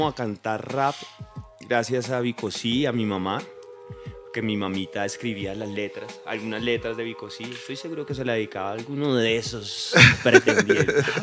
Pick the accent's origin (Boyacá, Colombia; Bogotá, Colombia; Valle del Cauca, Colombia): Bogotá, Colombia; Usme; vengo de la localidad de Usme